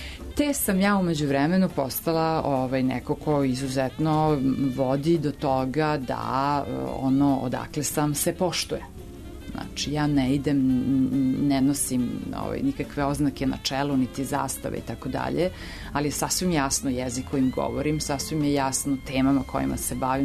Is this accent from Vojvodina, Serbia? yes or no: no; Belgrade, Serbia; ja sam rođena u Beogradu, živjela u Beogradu, mislim, i onako ponosno kažem Beograđanka